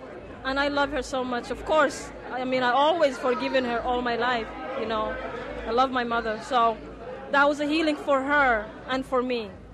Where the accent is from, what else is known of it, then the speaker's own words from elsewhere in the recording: Somalia; I'm from Somalia.